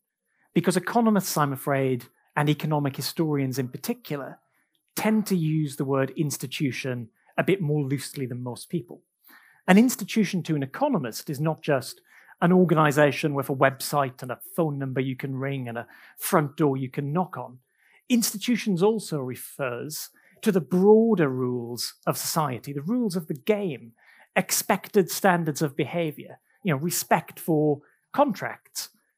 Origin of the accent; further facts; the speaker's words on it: United Kingdom; born there; I was born in Britain